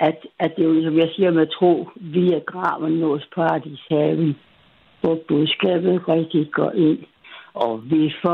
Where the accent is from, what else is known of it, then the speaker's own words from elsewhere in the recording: West Jutland, Denmark; Jeg er fra Vestjylland